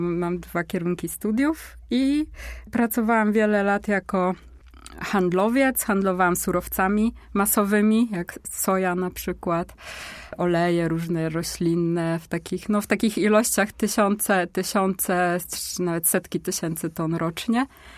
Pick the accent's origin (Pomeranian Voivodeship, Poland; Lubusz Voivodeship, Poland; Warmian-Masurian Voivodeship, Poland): Pomeranian Voivodeship, Poland; Żuławka Sztumska; also born or lived in Gdynia / Gdańsk / Warsaw; Pochodzę z okolic Malborka, z takiej małej wsi Żuławka Sztumska.